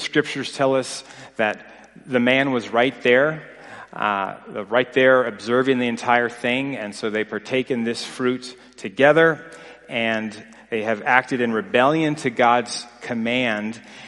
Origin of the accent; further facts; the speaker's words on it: East Coast, United States; also born or lived in Tennessee / Ohio; now in Colorado, United States; I grew up in the East Coast, spent most of my young adult life there. And then before Maggie and I were married, right before our wedding, I moved over to Colorado and had a change of states.